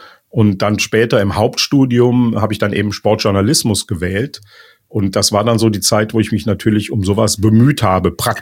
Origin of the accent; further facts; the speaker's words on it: Cologne, North Rhine-Westphalia, Germany; born there; Ja, ich bin also 63 tatsächlich in Köln geboren.